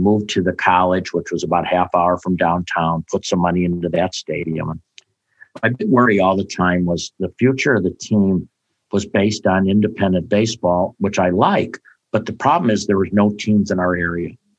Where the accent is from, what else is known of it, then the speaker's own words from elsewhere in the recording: Illinois, United States; Now, I grew up outside Chicago, so I didn't know a lot about minor league baseball